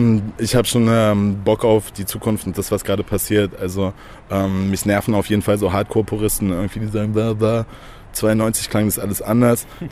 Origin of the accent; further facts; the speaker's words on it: Texas, United States; ich bin in Texas aufgewachsen, das ist natürlich irgendwie eine Sache für sich.